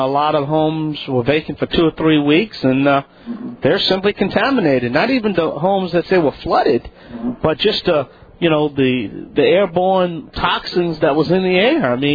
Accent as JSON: {"language": "English", "town": "New Orleans", "region": "Louisiana", "country": "United States", "said": "Everybody knows I'm from South Louisiana, from New Orleans, Louisiana, and I went through Katrina"}